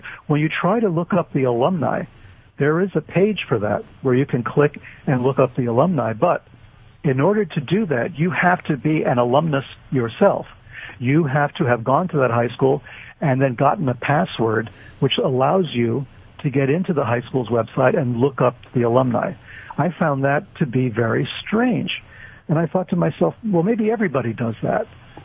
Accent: New York City, New York, United States; even though I'm from New York City

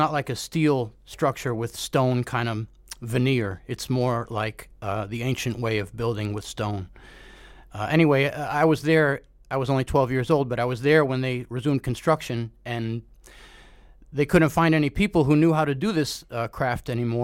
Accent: Manhattan, New York, United States; I grew up in Manhattan near the Cathedral of St. John the Divine, which is an enormous stone building, unfinished.

